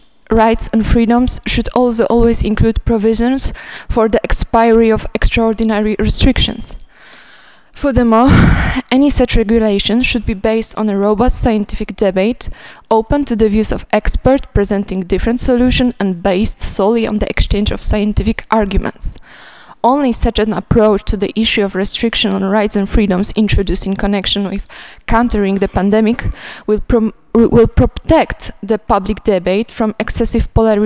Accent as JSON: {"language": "English", "country": "Poland", "second_language": "English", "said": "I come from Poland."}